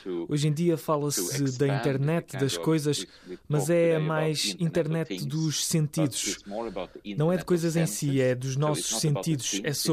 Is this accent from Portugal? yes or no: no; Sweden; A Suécia, de onde eu venho, é outro caso. Temos aproximadamente a mesma população.